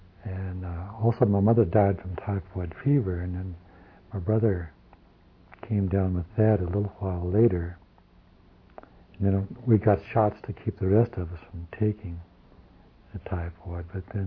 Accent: Duncan, Oklahoma, United States; born there; I was born in Duncan, Oklahoma, which is Stevens County, Oklahoma, and we lived there for approximately a couple of years before we moved from there.

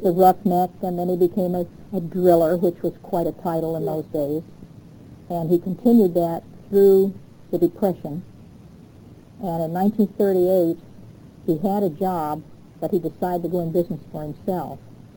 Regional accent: Long Beach, California, United States; And we lived there until 1928. Then we moved to Long Beach.

